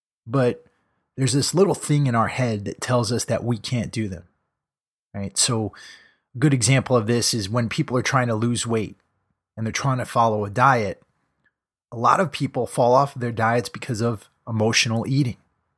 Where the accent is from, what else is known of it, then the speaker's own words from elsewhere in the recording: United States; And as an American, that's something that I believe in.